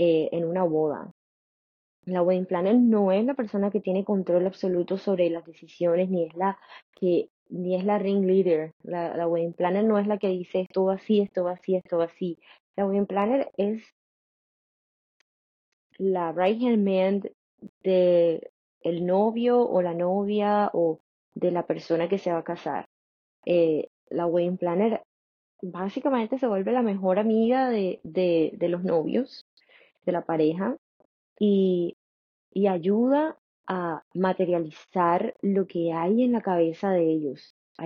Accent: Colombia; no Colombia, digamos. Voy a ser muy específica. De donde yo soy, donde yo nací.

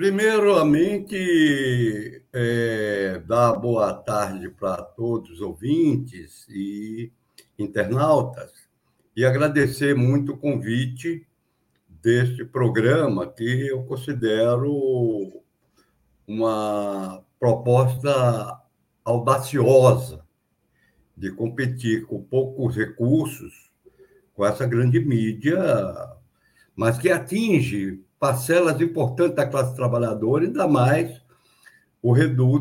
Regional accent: Porto Alegre, Rio Grande do Sul, Brazil; moved away as an adult; now in Rio de Janeiro, Brazil; Eu estava em Porto Alegre nessa época. Né? Morava em Porto Alegre, minha infância e adolescência melhor foi em Porto Alegre. Eu saí de Porto Alegre para o Rio de Janeiro já adulto

